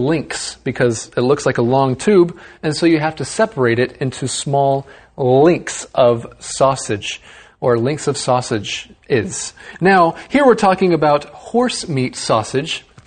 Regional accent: Taichung, Taiwan; Well, I did spend a lot of my childhood in Taichung.

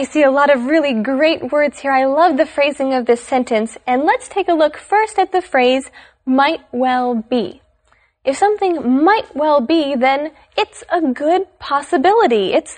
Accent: West Virginia, United States; I am from West Virginia, so it's very popular there

